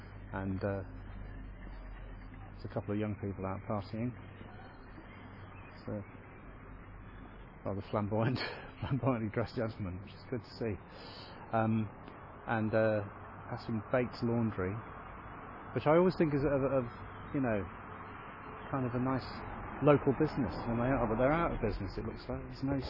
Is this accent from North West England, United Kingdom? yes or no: no; Coventry, West Midlands, United Kingdom; I grew up in Coventry and there was a bridge called Anarchy Bridge